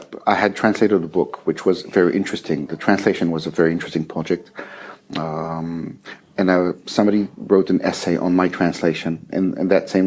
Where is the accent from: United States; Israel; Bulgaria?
Israel; first language French; English is a second language; Well, originally, I'm from Israel, and I was born in a bilingual situation. So both my parents are French, and I grew up in French and then in Hebrew